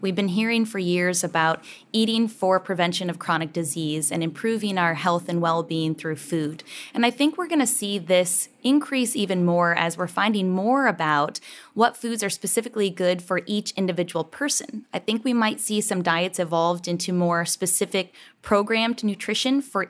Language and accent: English; Iowa, United States; moved away as an adult; I'm an Iowa girl, so I grew up in Iowa. I'm living in Texas now